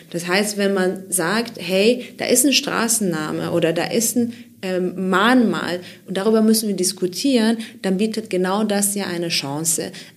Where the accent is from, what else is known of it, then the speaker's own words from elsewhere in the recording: Bavaria, Germany; Ich komme aus Bayern und in Bayern haben wir sehr viel Forschung.